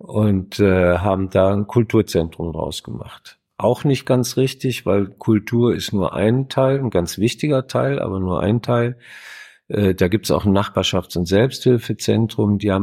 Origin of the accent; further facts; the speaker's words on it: Duisburg, North Rhine-Westphalia, Germany; born there; now in Berlin, Germany; komme gebürtig aus dem Ruhrgebiet, beziehungsweise vom Rhein, aus Duisburg. Mm. Und ich bin aber schon seit, weiß ich, 40 Jahren in Berlin.